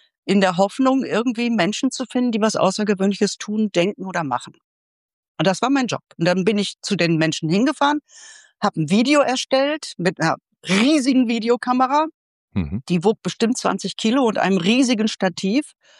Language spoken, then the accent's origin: German; Bottrop, North Rhine-Westphalia, Germany; Man muss sich ja vorstellen, ich komme aus Bottrop. Ja, das ist relativ, ist zwar eine Großstadt, aber das ist schon so ein sehr geschützter Raum, in Anführungsstrichen.